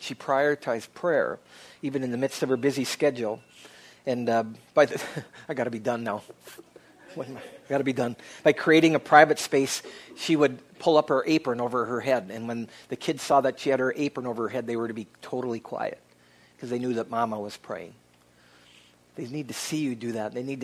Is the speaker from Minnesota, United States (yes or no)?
yes; Minnesota, United States; I said, well, I grew up in Western Minnesota, and so give me a try.